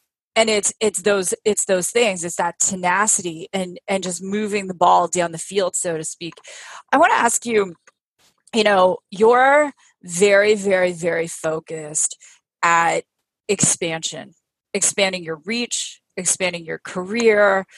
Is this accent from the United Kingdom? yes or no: no; Canada; moved away as an adult; now in United States; So my listeners know I'm originally from Canada.